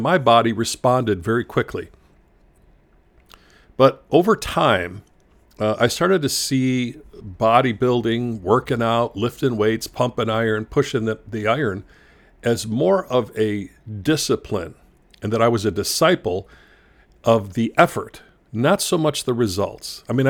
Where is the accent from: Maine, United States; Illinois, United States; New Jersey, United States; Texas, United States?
Illinois, United States; Chicago; And I grew up in Chicago, and there's two big high school rivalries.